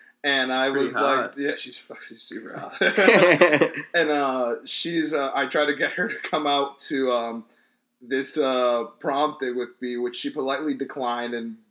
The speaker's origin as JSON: {"language": "English", "region": "Florida", "country": "United States", "said": "I'm from South Florida. I'm 23."}